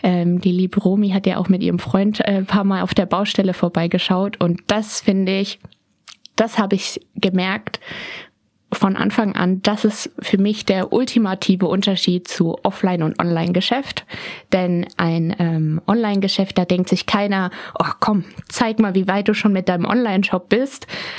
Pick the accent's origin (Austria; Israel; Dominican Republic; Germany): Germany; Berlin; born there; weil ich bin in Berlin geboren am 19.12.